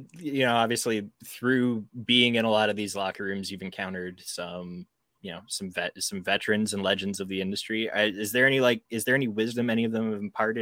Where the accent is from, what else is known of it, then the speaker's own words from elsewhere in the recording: Canada; I'm Canadian, so I feel you on the being nice to people thing.